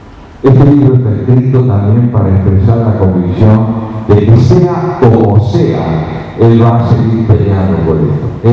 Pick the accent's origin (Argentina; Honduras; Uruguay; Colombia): Argentina; Somos judíos los que somos argentinos